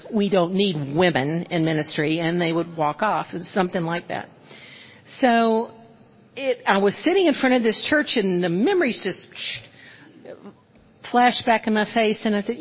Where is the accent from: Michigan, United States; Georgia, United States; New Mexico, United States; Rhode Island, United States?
Georgia, United States; now in Crestwood, United States; You know, I am a Georgia girl.